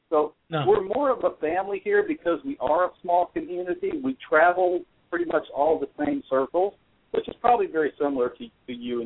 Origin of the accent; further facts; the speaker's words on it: Tennessee, United States; Well, I grew up in Middle Tennessee as a kid, and I jumped right out of high school into the Navy.